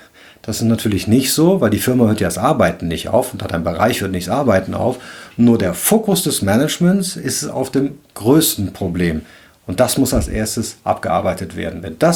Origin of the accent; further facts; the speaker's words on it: Cologne, North Rhine-Westphalia, Germany; Ich bin ja Rheinländer, ich komme aus Köln.